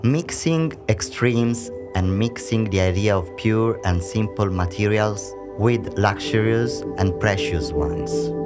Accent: Southern Italy, Italy; I'm a designer from Southern Italy.

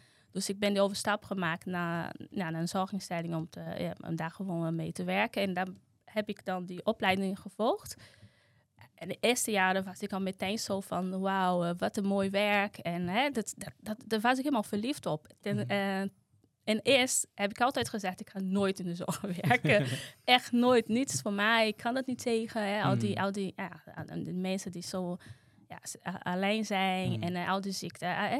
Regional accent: Brazil; Dutch is a second language; now in Netherlands; Bij ons in Brazilië worden mensen met dementie, die zijn onderdeel nog steeds van de maatschappij.

